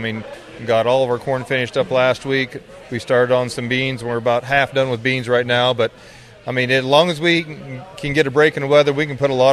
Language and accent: English; Montezuma, Iowa, United States; I'm from East Central Iowa, Montezuma.